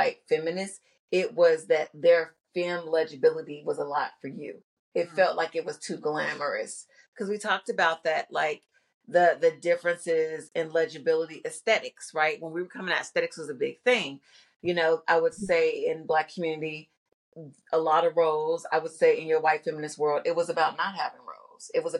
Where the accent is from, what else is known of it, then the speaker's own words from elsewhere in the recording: Kentucky, United States; Like, growing up in Kentucky, the clubs I went to, that's what I saw.